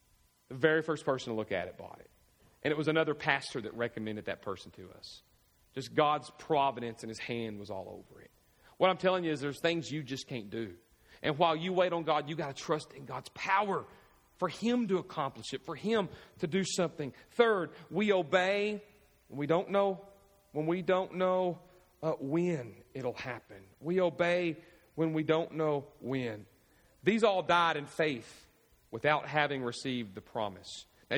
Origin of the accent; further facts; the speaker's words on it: Owensboro, Kentucky, United States; Owensboro, my hometown, was supposed to be where we were supposed to plant this great church at.